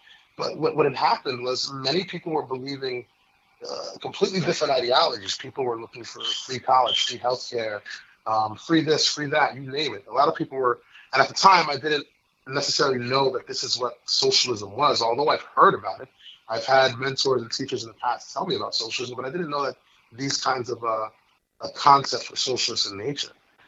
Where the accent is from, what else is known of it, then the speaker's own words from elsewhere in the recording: Paterson, New Jersey, United States; I'm 31 years old, and I'm from Paterson, New Jersey. I've lived here my entire life.